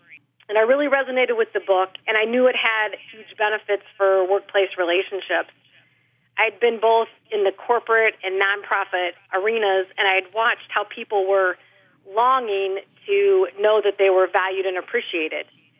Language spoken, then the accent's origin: English; Midwest, United States; now in Michigan, United States; I grew up in the Midwest.